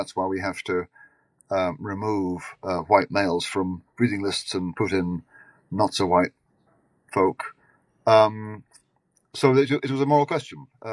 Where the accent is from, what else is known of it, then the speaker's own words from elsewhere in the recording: United Kingdom; as I've grown older, Tim, I've come out as a British patriot.